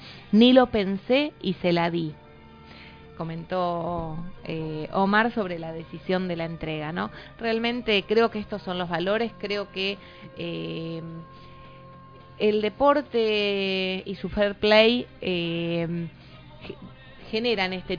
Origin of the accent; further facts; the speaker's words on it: Argentina; para sacarnos el sombrero como argentinos.